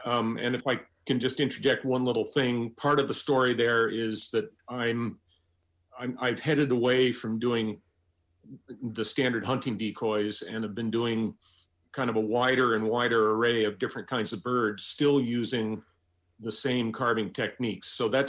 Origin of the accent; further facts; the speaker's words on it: East Coast, United States; I grew up in the East Coast.